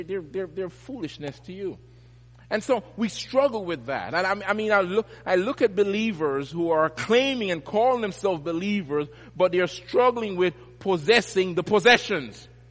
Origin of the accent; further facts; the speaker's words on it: Jamaica; back in the day when I was growing up in Jamaica